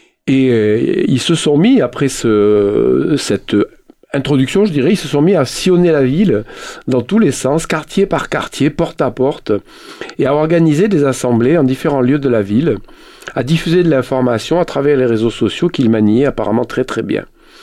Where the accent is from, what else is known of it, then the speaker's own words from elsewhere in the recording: France; chez nous en France, les élections municipales approchent à grands pas